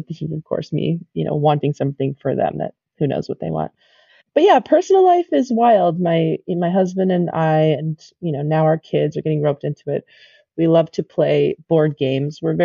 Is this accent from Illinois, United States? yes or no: yes; Chicago, Illinois, United States; like I'm from Chicago, you know, you're from San Francisco, right?